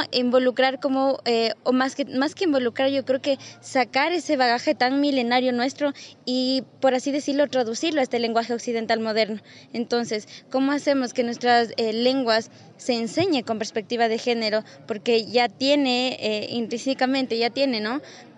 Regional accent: Otavalo, Ecuador; first language Quichua; soy de Ecuador, de dos pueblos indígenas, de Otavalo y de Cotopaxi, y mi nacionalidad es Quichua y el idioma es Quichua.

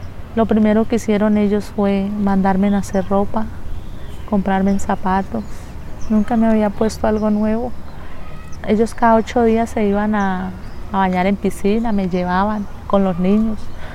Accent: Caloto, Cauca, Colombia; Soy de El Resguardo de Huellas, Caloto.

